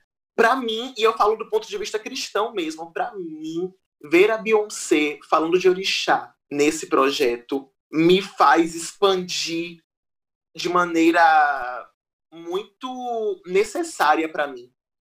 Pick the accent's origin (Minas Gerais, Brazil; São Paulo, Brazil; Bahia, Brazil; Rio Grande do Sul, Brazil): Bahia, Brazil; Salvador; E aqui em Salvador eu carrego traços culturais que estão impregnados em minha fala, porque tem um sotaque específico.